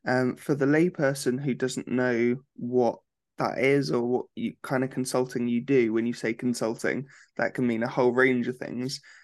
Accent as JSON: {"language": "English", "region": "South East England", "country": "United Kingdom", "tie": "born or raised there", "said": "I miss my red kites from my time growing up in Berkshire when I lived down here"}